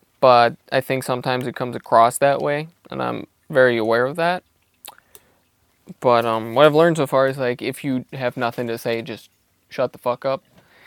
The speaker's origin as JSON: {"language": "English", "region": "Styria", "country": "Austria", "lives_now": "Vienna, Austria", "said": "For anybody who doesn't know, I'm from Austria, in Styria. But I've lived in Vienna for about 5 years now."}